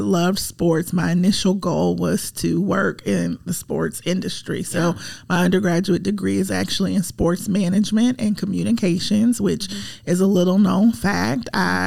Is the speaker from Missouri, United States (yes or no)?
no; Indiana, United States; So I'm from Central Indiana, right outside of Indianapolis. So Midwestern girl, born and raised.